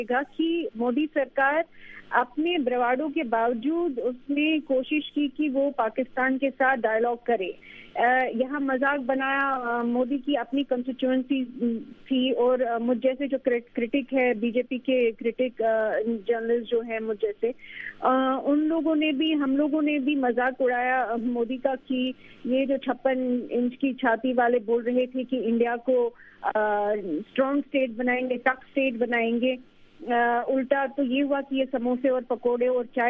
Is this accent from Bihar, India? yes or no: no; Jammu and Kashmir, India; मैं एक कश्मीरी हूँ, मैं कश्मीर से हूँ, मैं कश्मीर में पैदा हुई हूँ, बड़ी हुई हूँ